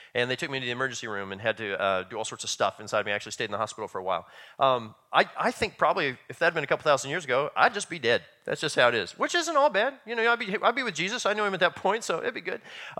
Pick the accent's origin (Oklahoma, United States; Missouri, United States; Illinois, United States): Missouri, United States; also born or lived in Nebraska; I grew up in the Midwest, and I grew up in Missouri and Nebraska